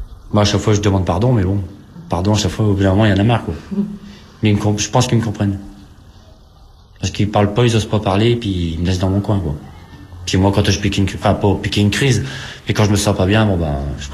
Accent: Boulogne-sur-Mer, Hauts-de-France, France; born there; Enfin, comme je suis né à Boulogne-sur-Mer, ça va.

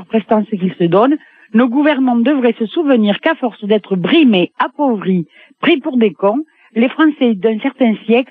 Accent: Gaillac, Occitanie, France; Moi, je suis de Gaillac, je suis du Tarn. C'est un beau pays, il fait soleil.

